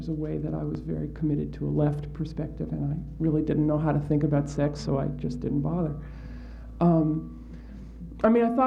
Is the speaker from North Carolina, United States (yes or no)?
no; New York City, New York, United States; I'm from New York City